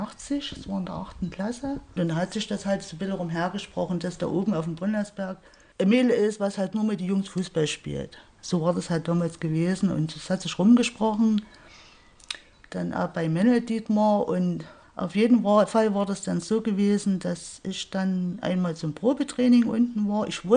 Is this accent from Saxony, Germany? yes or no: yes; Schlema, Saxony, Germany; Bei uns in Schlema oben, das war ein Hartplatz gewesen